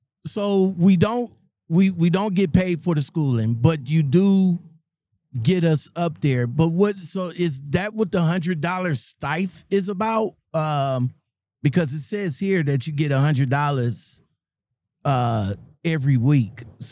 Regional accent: Ohio, United States; You know we're from Ohio, right?

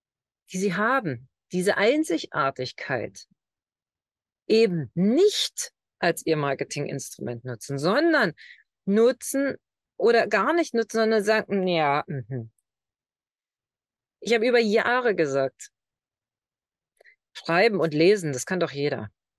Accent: East Germany, Germany; Ich bin Ossi, ja, Ostdeutsche. Ich bin in einem Land geboren, das es nicht mehr gibt.

